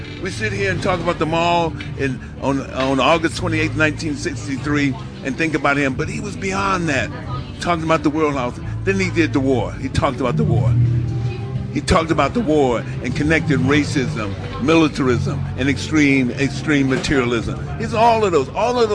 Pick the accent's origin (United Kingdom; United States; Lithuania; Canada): United States; San Francisco, California; I'm from San Francisco, California.